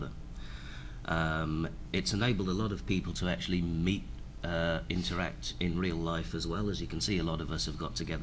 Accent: England, United Kingdom; I'm English. We're supposed to be quiet.

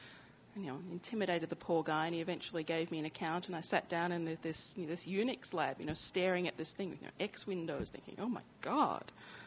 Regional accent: Australia; I'm Australian.

